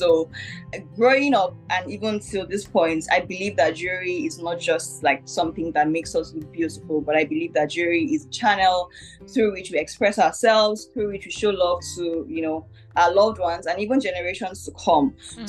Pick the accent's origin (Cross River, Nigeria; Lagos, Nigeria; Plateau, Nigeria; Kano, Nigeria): Plateau, Nigeria; Jos; I am 27. I'm about to turn 28. I grew up in Jos, Plateau State